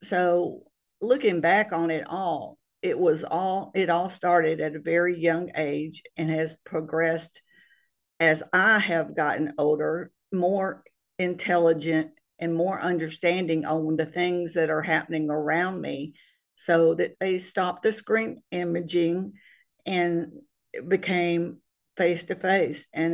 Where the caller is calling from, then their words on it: Mississippi, United States; Yes, I am. I'm calling from Mississippi. I've lived a lot of places, but this is where I call home now.